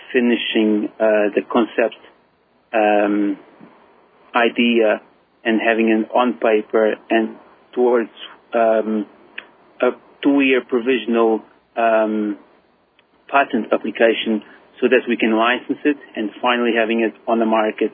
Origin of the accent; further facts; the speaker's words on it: London, United Kingdom; I'm from London.